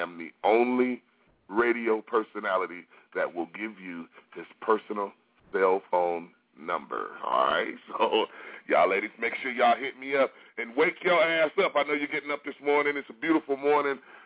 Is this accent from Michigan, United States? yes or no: yes; Detroit, Michigan, United States; And this happened in my hometown, Detroit, in Dearborn, Michigan, from Dearborn Heights.